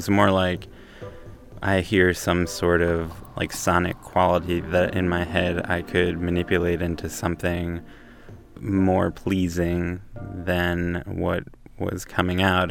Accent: Columbia, Maryland, United States; now in Baltimore, United States; I'm 30 years old. I am the band master of this project called … I'm from Columbia, Maryland. I live in Baltimore.

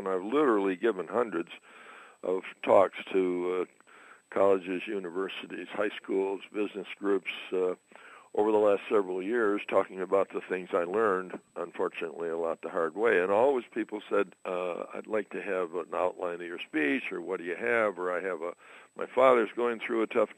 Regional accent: Michigan, United States; Well, born and raised in Michigan and graduated from Michigan State in 1952.

